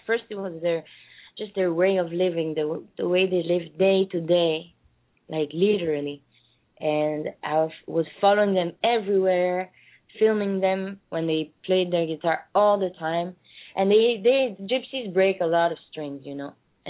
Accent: Samois-sur-Seine, Île-de-France, France; English is a second language; That's Samois-sur-Seine. It's not too far from Fontainebleau, which is close from Paris.

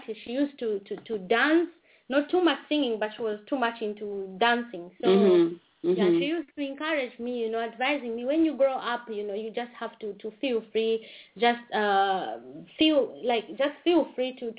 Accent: Petauke, Eastern Province, Zambia; And of course, I was born in Zambia, and I grew up from there, and I'm Senga by tribe.

